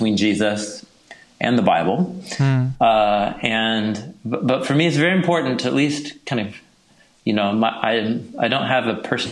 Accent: Portland, Oregon, United States; I hail from Portland, Oregon, where I have a few too many jobs

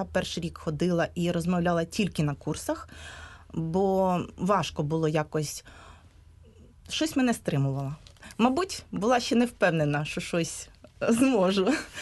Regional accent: Kyiv, Ukraine; Так, я саме киянка, я вивчала українську тільки у школі. А потім вже навчалася російською

